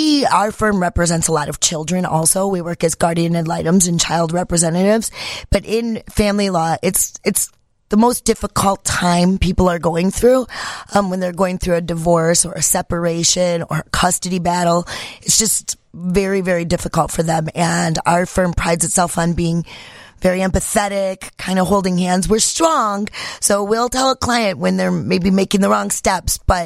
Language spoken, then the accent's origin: English; Rolling Meadows, Illinois, United States; yes, actually, I grew up in Rolling Meadows. But the racetrack was in my backyard when we had the racetrack.